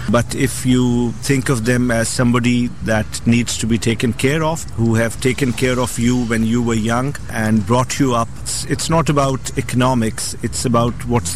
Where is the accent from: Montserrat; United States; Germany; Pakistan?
Pakistan; We are from Pakistan. The elderly are revered very much. The most elderly would be looked after by their children.